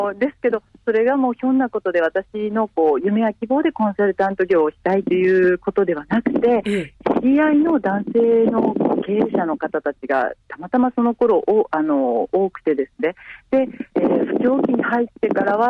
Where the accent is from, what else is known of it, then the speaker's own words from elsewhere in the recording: Shimabara, Nagasaki, Japan; 私が生まれも育ちも島原なので、島原を拠点にということで